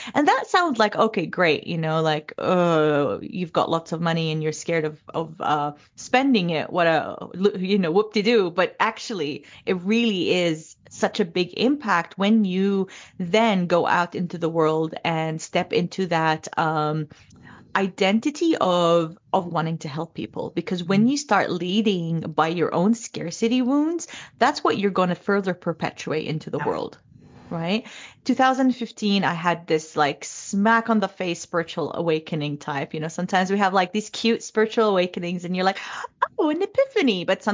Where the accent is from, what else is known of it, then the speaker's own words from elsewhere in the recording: Jordan; I'm a Jordanian Australian American. I have acquired I was born in Jordan, but I've traveled and I've acquired all these nationalities, which is quite impossible for a little girl from Jordan